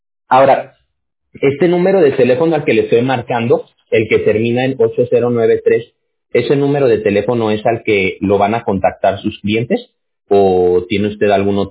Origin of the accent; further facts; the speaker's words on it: Mexico City, Mexico; also born or lived in Aguascalientes; now in California, United States; yo nací en la Ciudad de México. Después me fui a vivir como 10 años a Aguascalientes, y yo ya tengo 20 años, radicando aquí en California. Pero yo me crié en México, o sea, mis primeros 12, 13 años de vida fueron en México.